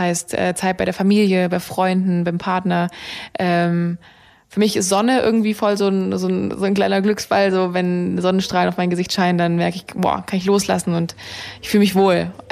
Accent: Ravensburg, Baden-Württemberg, Germany; so wie ich es aus Ravensburg, aus meiner Heimat kenne.

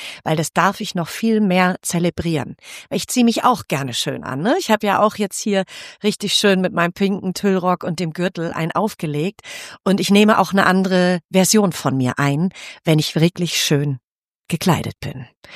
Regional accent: Bavaria, Germany; in Fürstenfeldbrucker Landkreis, da wo ich aufgewachsen bin

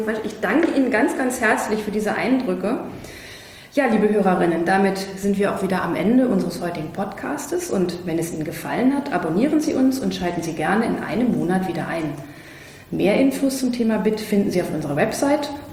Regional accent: North Rhine-Westphalia, Germany; also born or lived in Vienna, Austria / Hamburg, Germany; ich komme Gott sei Dank aus Ostwestfalen-Lippe.

